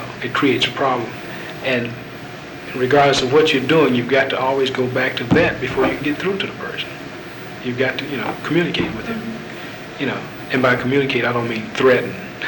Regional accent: Nashville, Tennessee, United States; I didn't want people to know that I was from Nashville.

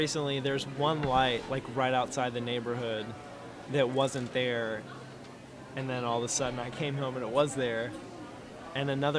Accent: Roswell, Georgia, United States; If we weren't in Georgia, I would say that I was from Atl

